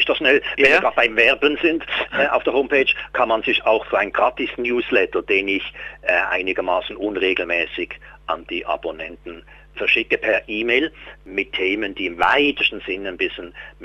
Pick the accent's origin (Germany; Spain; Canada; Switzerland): Switzerland; Zu der Zeit war es viel, ich rede von den 50er Jahren, war es viel, wenn bei uns in der Schweiz einer im Monat 3.000 Franken verdient hat.